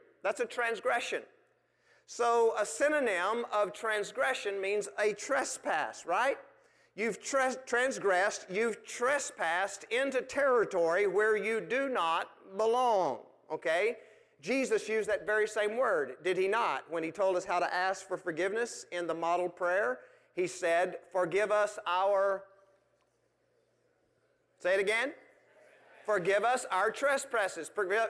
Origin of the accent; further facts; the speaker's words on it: Texas, United States; Now, I grew up in West Texas.